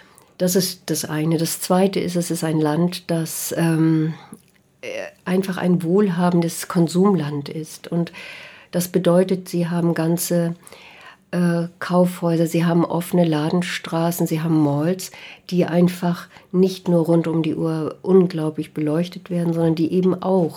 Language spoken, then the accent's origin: German; Germany